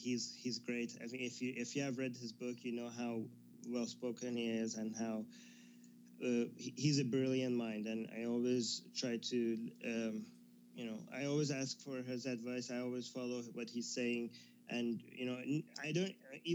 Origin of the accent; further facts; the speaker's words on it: Iran; Me from Iran